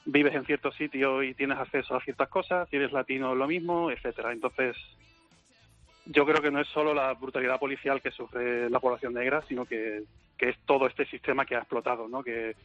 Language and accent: Spanish; Spain; soy español y soy blanco